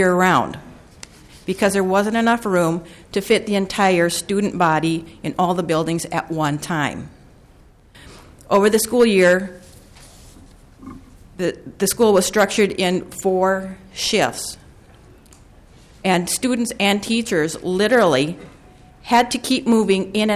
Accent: Minnesota, United States; I grew up in Minnesota, and I went to school in Minnesota, so I knew what quality education looked like.

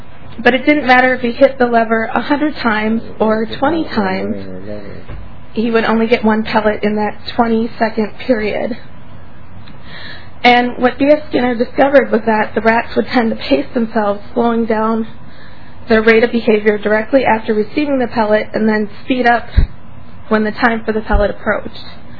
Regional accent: White Bear Lake, Minnesota, United States; I'm from White Bear Lake.

